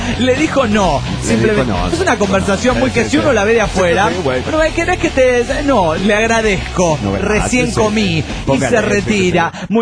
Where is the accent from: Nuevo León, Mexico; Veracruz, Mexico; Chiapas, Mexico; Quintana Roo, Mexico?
Quintana Roo, Mexico; Chetumal; de Chatumá, Quintana Roo, México.